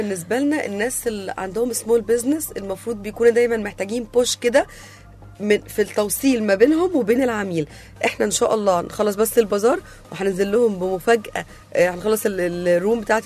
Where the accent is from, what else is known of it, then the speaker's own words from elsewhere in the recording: Port Said, Port Said Governorate, Egypt; في بورسعيد. تمام، احنا من بورسعيد.